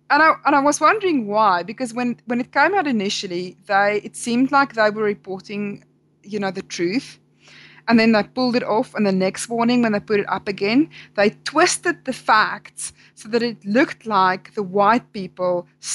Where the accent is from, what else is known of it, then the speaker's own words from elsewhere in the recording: Bloemfontein, Free State, South Africa; I'm from Bloemfontein, so that's kind of in the center of South Africa